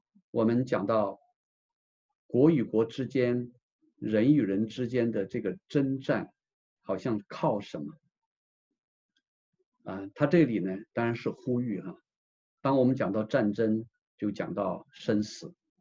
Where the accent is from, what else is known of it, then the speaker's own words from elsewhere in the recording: China; 我们是中国人，我们特别的渴望我们的祖国也能够成为